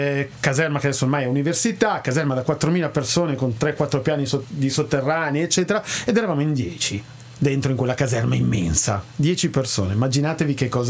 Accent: Milan, Lombardy, Italy; also born or lived in Lodi; io quando in adolescenza da Milano mi sono trasferito a Lodi

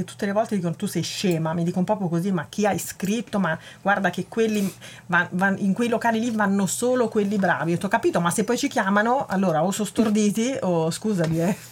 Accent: Torre del Greco, Campania, Italy; born there; perché sono nata a Torre del Greco

